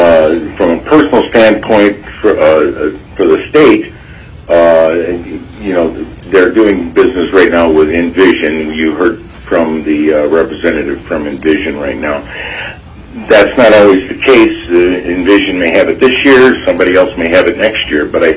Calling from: North Pole, Alaska, United States; I'm calling from North Pole.

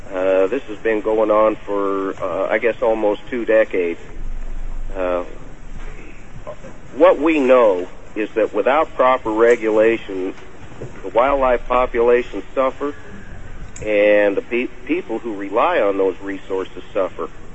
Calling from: King Salmon, Alaska, United States; I'm calling you from King Salmon out here on a snowy, cold Bristol Bay afternoon.

